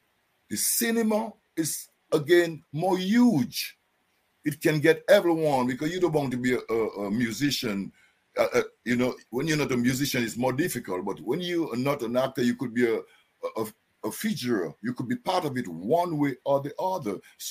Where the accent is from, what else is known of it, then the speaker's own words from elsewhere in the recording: Dominica; because I'm from Dominica.